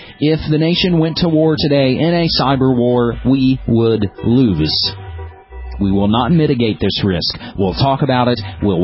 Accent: West Virginia, United States; Democrat from my home state of West Virginia

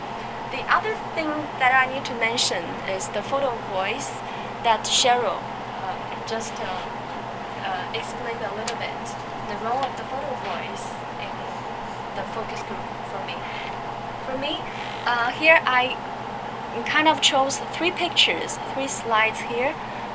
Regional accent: China; English is a second language; now in Kingston, California, United States; back in my home country, I was living by the Yangtze River for about 20 years.

